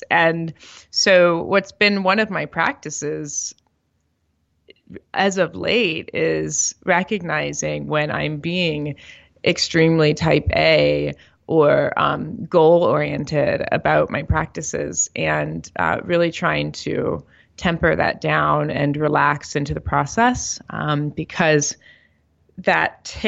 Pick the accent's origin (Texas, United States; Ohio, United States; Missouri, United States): Missouri, United States; St. Louis; also born or lived in Miami, United States / New York, United States; I grew up in St. Louis, Missouri, and spent some time in Miami, Florida, and then up in New York, and got in on the ground floor of a startup in New York.